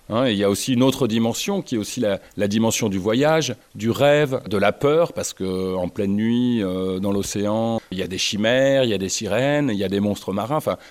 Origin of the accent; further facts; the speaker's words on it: Arradon, Brittany, France; born there; also born or lived in Vannes / Paris; moi, je suis né à Arradon. J'ai longtemps habité à Vannes. J'ai ensuite quitté ma région natale pour aller vivre et travailler à Paris. Et puis là, ça fait un an que je suis revenu à Vannes avec un grand plaisir.